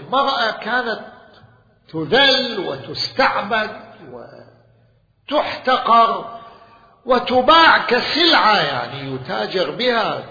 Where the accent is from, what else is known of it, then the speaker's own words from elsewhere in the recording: Najaf, Najaf Governorate, Iraq; لكل قلت له أنا من النجف أنا.